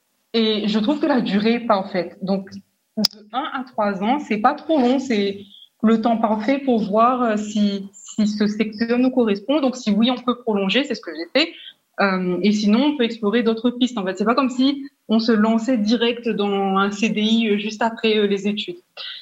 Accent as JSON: {"language": "French", "region": "Réunion", "country": "France", "said": "Je suis originaire de La Réunion, donc française, j'ai 27 ans"}